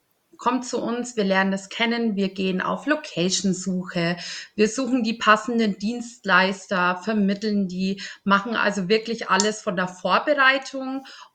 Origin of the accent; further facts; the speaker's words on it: Polenreuth, Germany; Ich komme aus Polenreuth